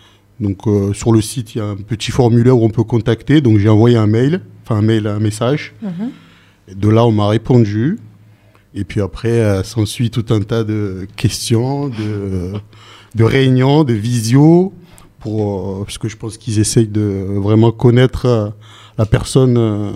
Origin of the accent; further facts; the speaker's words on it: Saint-Martin-de-Crau, Provence-Alpes-Côte d'Azur, France; j'ai 27 ans. Je viens de Saint-Martin-de-Crau, dans les Bouches-du-Rhône, à côté d'Arles.